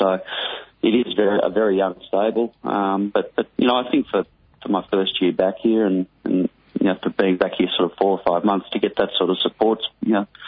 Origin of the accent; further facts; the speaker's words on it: Sydney, New South Wales, Australia; born there; also born or lived in Melbourne / Singapore; I was born in Sydney and haven't lived here for a very long time, but I was keen, having lived away from Melbourne in Singapore for 8 years, I was keen to sort of give somewhere else a go rather than moving back to Melbourne.